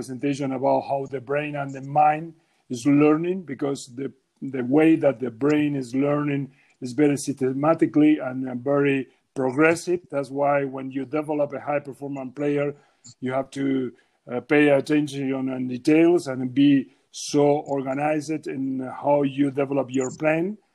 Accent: Mar del Plata, Buenos Aires Province, Argentina; born there; English is a second language; I was born in Argentina, in Mar del Plata. Mar del Plata is a coast Atlantic town, city.

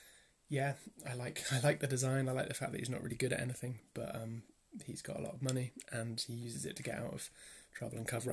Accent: Bristol, South West England, United Kingdom; I'm a player from Bristol in England.

